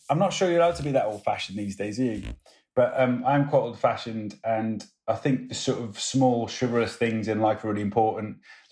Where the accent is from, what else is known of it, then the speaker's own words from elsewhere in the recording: Wales, United Kingdom; also born or lived in United States; But I'm Welsh, so it's allowed.